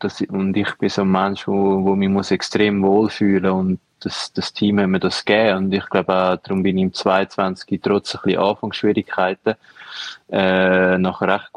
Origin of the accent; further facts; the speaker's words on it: Rapperswil, St. Gallen, Switzerland; now in Luzerner Hinterland, Switzerland; ich bin ja in Rappi eigentlich aufgewachsen und bin dann eigentlich so, ja, genau, ein bisschen nach dieser schwierigen Zeit, so 2008, 2009, wegen der Samantha auf Hause gezogen, dem Luzerner Hinterland.